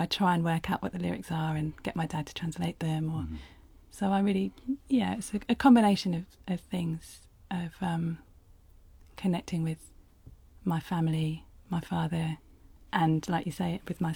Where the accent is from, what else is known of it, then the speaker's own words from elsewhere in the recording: Chichester, South East England, United Kingdom; we were born and brought up in Chichester in West Sussex.